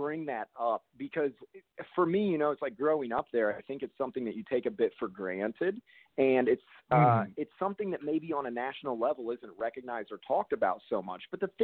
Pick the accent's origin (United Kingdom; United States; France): United States; Brookville, Ohio; because I grew up near Dayton, Ohio, in a little town called Brookville